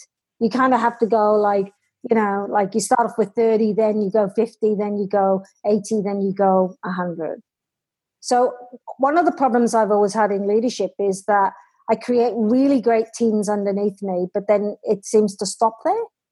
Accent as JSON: {"language": "English", "region": "Wales", "country": "United Kingdom", "said": "So with me, I'm Welsh, okay?"}